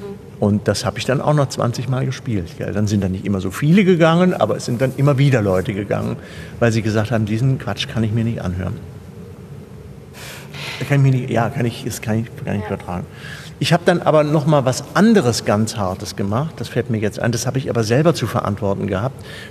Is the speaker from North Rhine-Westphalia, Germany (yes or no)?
no; Kassel, Hesse, Germany; Ich bin ja auch letztendlich bürgerlich erzogen, ja. Ich komme ja aus dem Kassler Kessel.